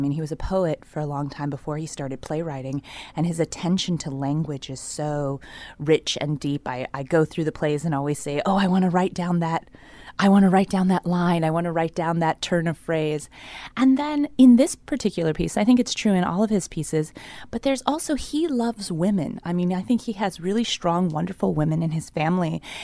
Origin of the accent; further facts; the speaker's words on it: St. Croix, U.S. Virgin Islands; born there; I was born in St. Croix in the Virgin Islands, and there we had a lot of forms of storytelling.